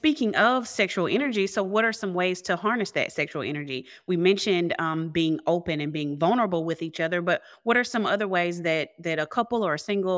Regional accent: the South, United States; I am from the South and we do not discuss sexual energy at all.

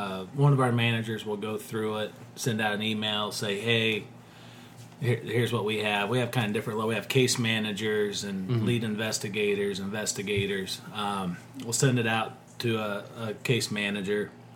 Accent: Illinois, United States; I grew up in West Central Illinois.

